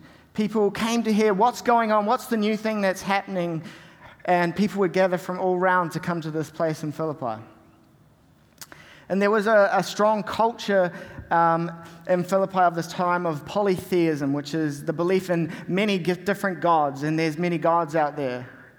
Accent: Whangarei, Northland, New Zealand; Something you may not know about me is I'm from Whangarei, which is up the top of the North Island

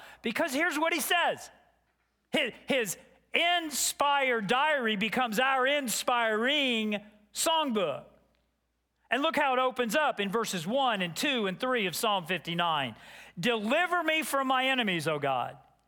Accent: Texas, United States; she's from the Northeast, and I'm from Texas.

